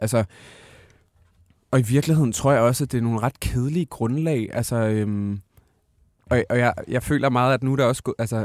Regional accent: Aalborg, North Denmark Region, Denmark; jeg kommer fra Aalborg

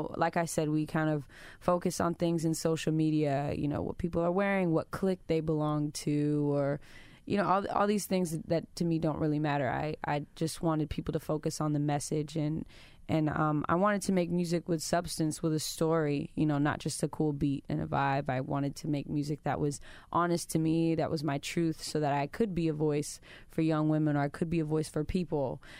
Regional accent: Vallejo, California, United States; And yeah, I'm from Vallejo. I'm just a little girl from Vallejo.

